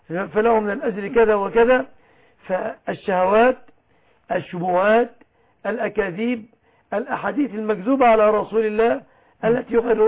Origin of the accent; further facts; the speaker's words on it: Mansoura, Dakahlia, Egypt; من عندنا في المنصورة